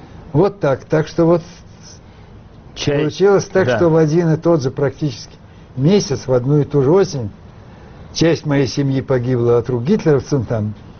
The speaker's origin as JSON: {"language": "Russian", "region": "Moscow", "country": "Russia", "tie": "born or raised there", "said": "я вообще никуда из Москвы не выезжал."}